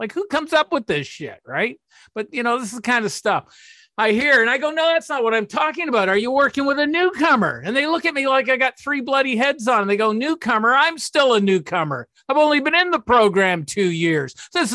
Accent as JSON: {"language": "English", "country": "Canada", "accent": "Canadian", "said": "I hope my Canadian accent isn't too thick to understand what I'm saying."}